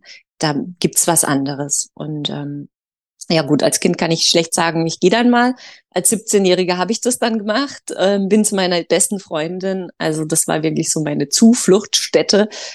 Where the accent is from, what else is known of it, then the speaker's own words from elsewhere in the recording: Freiburg, Baden-Württemberg, Germany; born there; ich bin jetzt 46 Jahre. Ich wohne in Freiburg ich bin in Freiburg geboren.